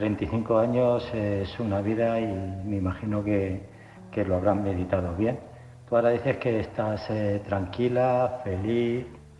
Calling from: Illescas, Castilla-La Mancha, Spain; de Illescas.

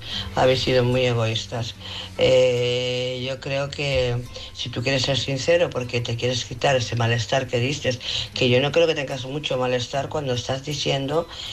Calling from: Barcelona, Catalonia, Spain; de Barcelona.

